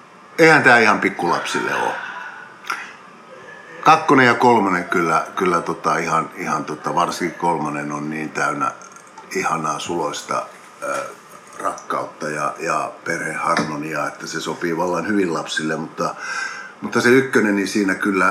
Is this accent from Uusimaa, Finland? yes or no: yes; Helsinki, Uusimaa, Finland; No mä oon ihan kyllä paljasjalkainen stadilainen, eli mä oon ihan Helsingistä kotoisin ja siellä syntynyt ja siellä suurimman osan elämästäni elänyt